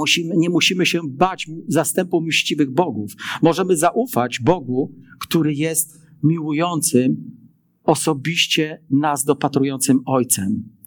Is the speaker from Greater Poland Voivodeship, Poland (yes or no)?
no; Wrocław, Lower Silesian Voivodeship, Poland; ja jestem właśnie chłopakiem, wywodzący się stąd. Jestem nowodworzaninem. Nie mieszkam już we Wrocławiu wiele lat, ale urodziłem się na dawnym placu 1 Maja, wychowany na Nowym Dworze. Mieszkałem potem na Muchoborze Wielkim.